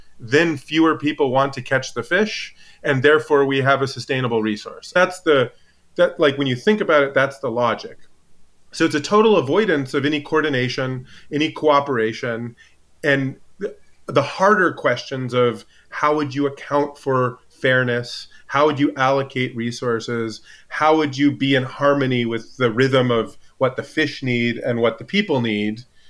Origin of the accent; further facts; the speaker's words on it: Alaska, United States; I grew up in Alaska, and as soon as I could legally hold a job in the summers, I was always working.